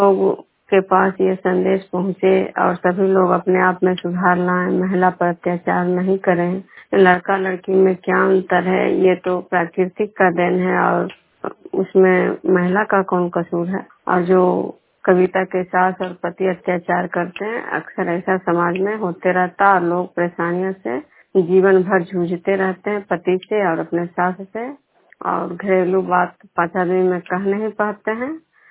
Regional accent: Vishnupur, Bihar, India; मैं विष्णुपुर ग्राम खड़गा पंचायत नालंदा जिला नवनसा प्रखंड के निवासी हूँ।

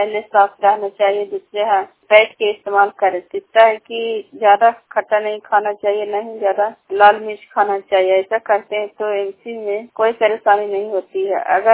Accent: Kolama, India; कोलामा गांव की रहने वाली हूँ, ब्लॉक खन्ना जिला।

